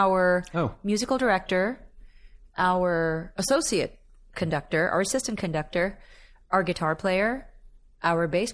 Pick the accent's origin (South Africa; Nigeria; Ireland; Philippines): Philippines; I come from an island nation. I come from the Philippines.